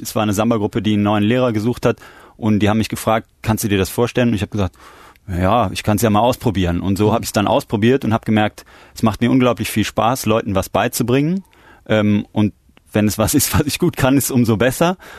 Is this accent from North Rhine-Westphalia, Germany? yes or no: yes; Cologne, North Rhine-Westphalia, Germany; Also ich bin in Köln aufgewachsen